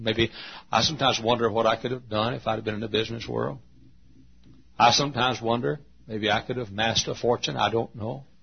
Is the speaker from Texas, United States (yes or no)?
yes; Dallas, Texas, United States; maybe run for office there in my hometown of Dallas.